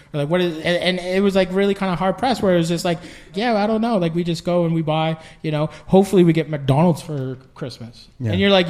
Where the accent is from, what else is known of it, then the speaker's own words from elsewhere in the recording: Fort Erie, Ontario, Canada; growing up in Fort Erie, like, you know, like I said, like, my best friend was Danny General, and he was Mohawk Turtle Clan